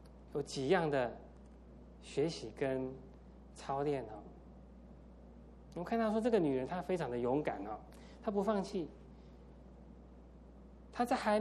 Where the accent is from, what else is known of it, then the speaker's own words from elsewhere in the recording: Taiwan; 我在十几年前曾有两年在台湾工作，我在台湾的新竹，那我虽然在台湾出生长大，我从来没有在新竹住过哈。